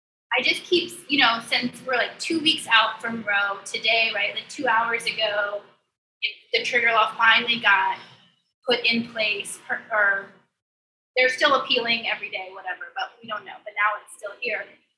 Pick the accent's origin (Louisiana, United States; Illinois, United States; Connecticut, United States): Louisiana, United States; we're not from New Orleans, we're from Lafayette, New Iberia, Opelousas, Crowley, like that's where we're from.